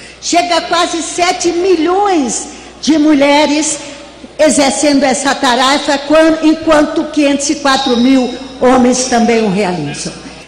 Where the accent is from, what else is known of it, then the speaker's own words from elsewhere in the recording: Minas Gerais, Brazil; como eu, mineira, registro